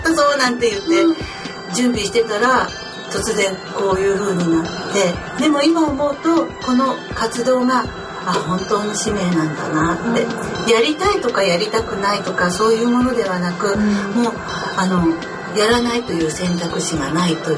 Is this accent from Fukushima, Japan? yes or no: no; Ito, Shizuoka, Japan; 私の実家が静岡県伊東市というところなので、うん、山と海に囲まれた自然豊かなところで